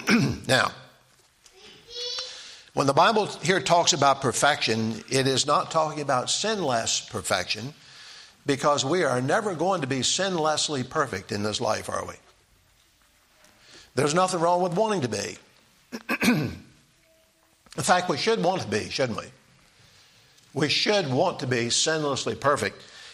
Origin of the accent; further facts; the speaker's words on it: Delaware, United States; The house that I grew up in Lower Delaware, I don't think had any insulation in it.